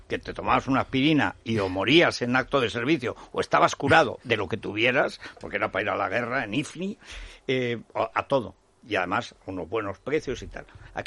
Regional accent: Molina de Aragón, Castilla-La Mancha, Spain; Fíjate, Molina de Aragón, que además ahí ya estás en mi pueblo.

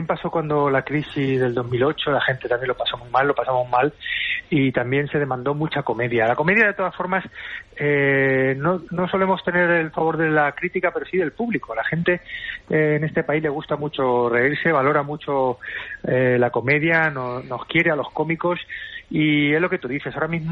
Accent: Spain; Pero con lo que somos los españoles de tocarnos, de abrazarnos

